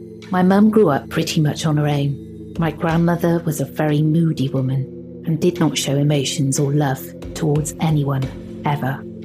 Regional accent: Colombia; I'm a 29-year-old Colombian female, being born and raised in Colombia.

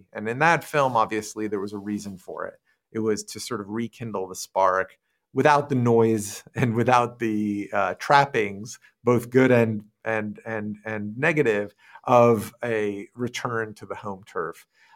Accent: London, United Kingdom; it's my hometown. I was born in London. I live here. This is where I make my home.

